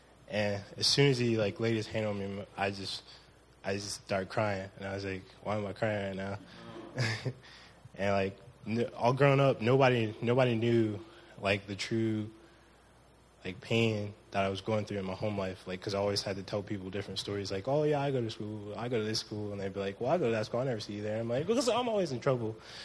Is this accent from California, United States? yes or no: no; Cleveland, Ohio, United States; now in Columbus, United States; I grew up in Cleveland, Ohio. I've been in Columbus for majority of my life now.